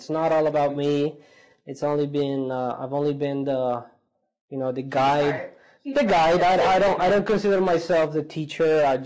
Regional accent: Bogota, Bogotá Capital District, Colombia; English is a second language; moved away as an adult; also born or lived in Houston, Texas; now in United States; So I was born in Houston, Texas, and my parents moved to Colombia when I was a baby. And I grew up in Bogota, Colombia.

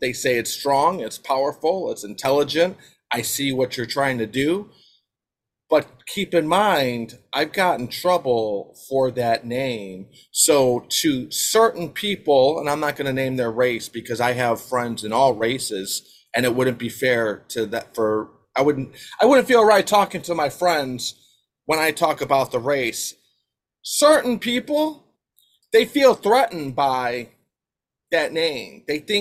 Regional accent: Chicago, Illinois, United States; So I came from Bridgeport, Chicago, and I went to Healy Grammar School

